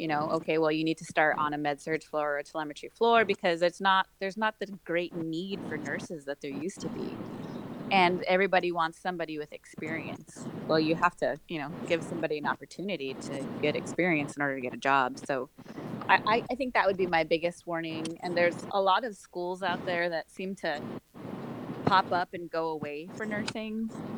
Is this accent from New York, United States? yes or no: no; Albuquerque, New Mexico, United States; So I love New Mexico. I'm from Albuquerque, but I don't want to go live in a small, city in New Mexico.